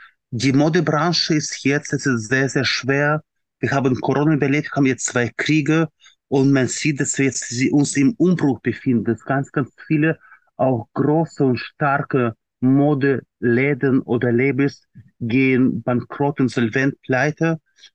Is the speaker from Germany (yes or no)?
yes; Frankfurt, Hesse, Germany; Wir sagten, nee, wir kommen aus Frankfurt.